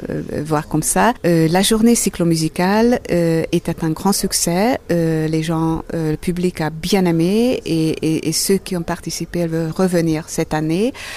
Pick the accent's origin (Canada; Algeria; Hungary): Hungary; Budapest; French is a second language; now in Switzerland; Oui, je viens de Budapest.